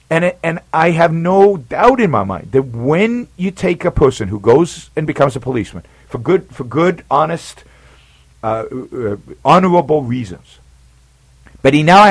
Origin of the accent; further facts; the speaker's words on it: Israel; people ask me where I'm from, and I'd say I'm from Israel